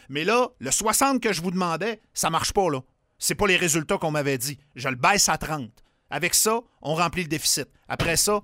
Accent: Quebec City, Quebec, Canada; J'ai grandi à Québec à une certaine époque

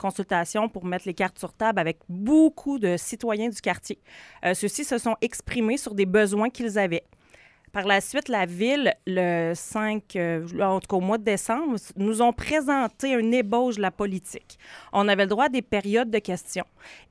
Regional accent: Quebec City, Quebec, Canada; j'ai grandi dans Saint-Roch, j'ai grandi dans la période où il y avait les prostituées, quand il y avait beaucoup d'itinérance.

